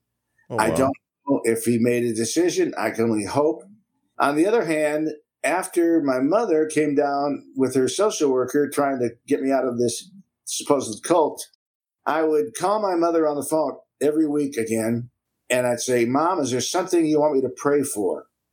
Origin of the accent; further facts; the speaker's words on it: Cleveland, Ohio, United States; now in Chattanooga, United States; went back to my hometown of Cleveland, Ohio. I was there for 9 years.